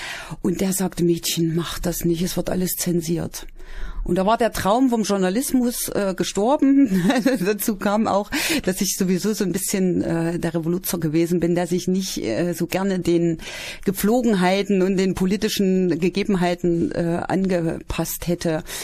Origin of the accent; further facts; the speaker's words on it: Gotha, Thuringia, Germany; also born or lived in Friedrichroda; Nein, ich komme aus Gotha.